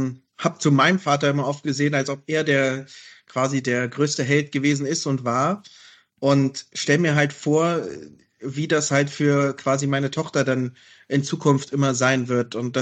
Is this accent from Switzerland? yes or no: no; Germany; Und für mich ist das jetzt seit diesem Jahr eben als Deutsche Nummer 1 neu